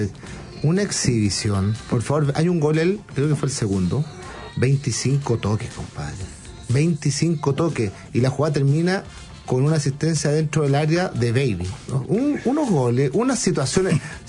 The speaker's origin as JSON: {"language": "Spanish", "region": "La Paz", "country": "Bolivia", "lives_now": "Chile", "said": "yo cuando vuelvo a La Paz, paseño, sufro como un chileno. Porque claro, ya perdí todo. Toda la memoria, mi cuerpo perdió la memoria de haber vivido en La Paz la mitad de mi vida, ahora que estoy en Chile."}